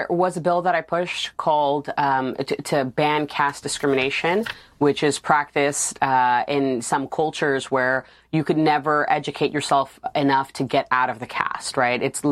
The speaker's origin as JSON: {"language": "English", "region": "New York", "country": "United States", "tie": "born or raised there", "said": "Yeah, I'm an American through and through, born in New York, raised by Uncle Sam in the foster care system."}